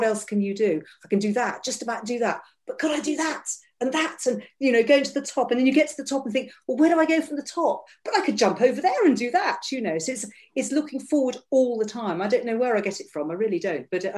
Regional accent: Shrewsbury, West Midlands, United Kingdom; Well, I grew up in Shrewsbury in a very happy family.

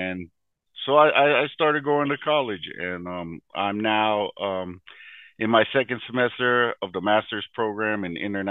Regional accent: Oklahoma City, Oklahoma, United States; My background is I'm originally from Oklahoma City. I'm an older student, so an unconventional student. I'm 41 years old.

